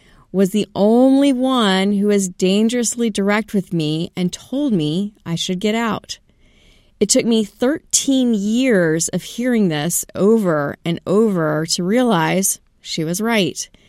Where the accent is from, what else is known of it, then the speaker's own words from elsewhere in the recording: the South, United States; I grew up in the South, so we were always taught to mind your own business